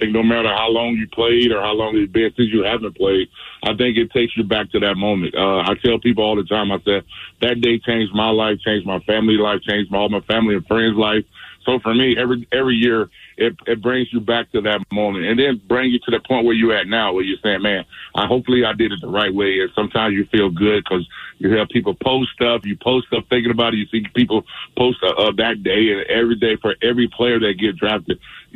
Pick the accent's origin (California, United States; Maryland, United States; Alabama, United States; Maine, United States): Alabama, United States; I'm from Alabama, so I have to tell the truth. My family is they roll tide every day.